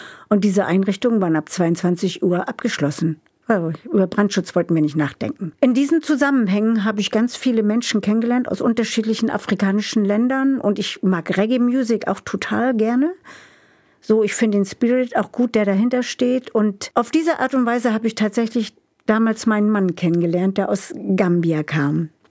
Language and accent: German; East Germany, Germany; So wurde ich als Ossi früher auch erkannt übrigens.